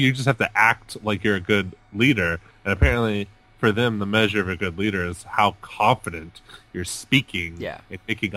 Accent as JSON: {"language": "English", "region": "Texas", "country": "United States", "tie": "born or raised there", "also_born_or_lived": "Florida", "said": "I'm born in Florida, raised in Texas."}